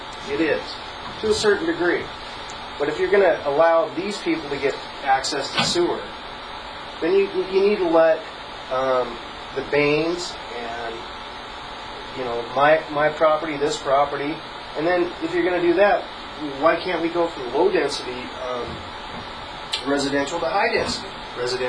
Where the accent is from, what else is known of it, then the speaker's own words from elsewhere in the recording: Issaquah, Washington, United States; And I was born and raised in Issaquah, fifth generation.